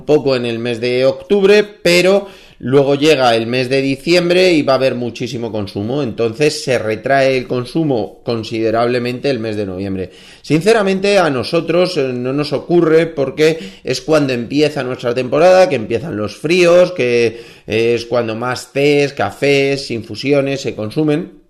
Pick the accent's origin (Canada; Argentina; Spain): Spain; cómo somos los españoles, cuánto nos gastamos de media